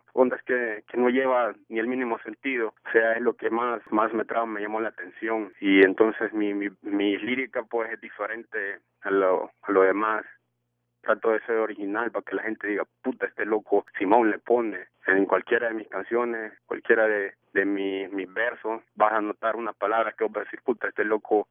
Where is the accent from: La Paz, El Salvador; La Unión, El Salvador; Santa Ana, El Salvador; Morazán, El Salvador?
La Paz, El Salvador; now in Maryland, United States; Yo soy del departamento de La Paz, de la Costa del Sol. Ahorita estoy aquí cantoneando en Maryland.